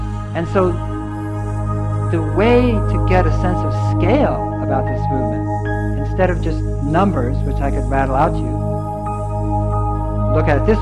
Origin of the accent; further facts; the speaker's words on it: Berkeley, California, United States; because I grew up in Berkeley